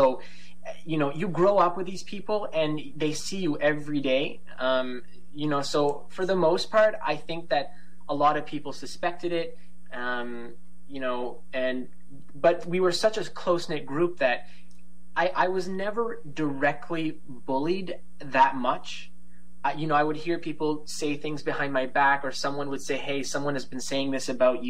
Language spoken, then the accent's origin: English; Fredericton, New Brunswick, Canada; first language fr; English is a second language; Fredericton is a fairly, I'm pretty sure it's 75,000-80,000 for population, but my first language is French primarily, so I went to the only French school in the city, Ecole Sainte-Anne